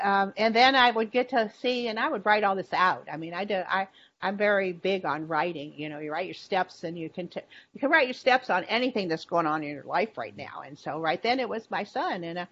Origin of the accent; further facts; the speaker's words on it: Kentucky, United States; I was from Kentucky, and I grew up poor